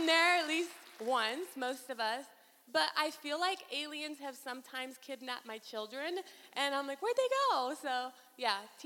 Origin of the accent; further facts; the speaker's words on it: New Jersey, United States; So, let's see, I'm from Jersey, Puerto Rican.